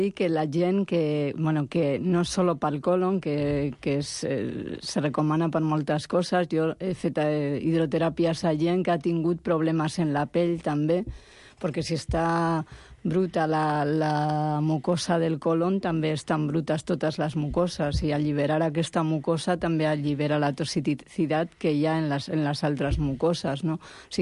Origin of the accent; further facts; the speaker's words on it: San Sebastián, Basque Country, Spain; jo sóc de Sant Sebastià